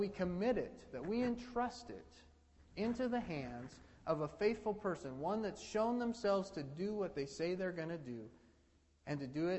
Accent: Idaho, United States; I was going with a unit out of Washington. I was from Idaho, so I didn't know anybody there.

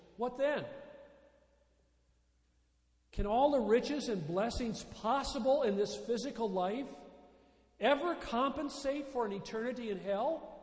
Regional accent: United States; I'm American through and through, and that means I like Boeing too.

